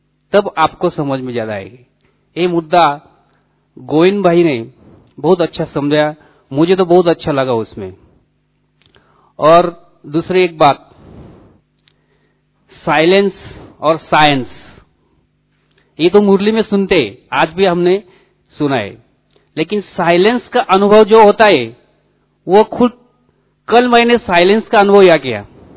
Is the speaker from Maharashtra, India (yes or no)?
yes; Malegaon, Maharashtra, India; मैं मालेगांव से हूं, मालेगांव महाराष्ट्र।